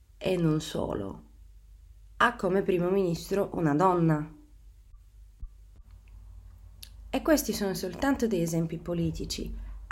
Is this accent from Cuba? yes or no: no; Sofia, Sofia City, Bulgaria; Italian is a second language; ho 24 anni, sono nata e cresciuta a Sofia, la capitale della Bulgaria